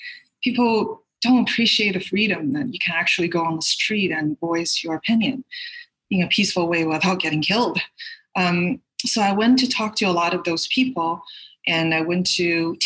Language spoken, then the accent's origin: English; Canada; now in United States; I'm a Canadian actress. I live in the States right now.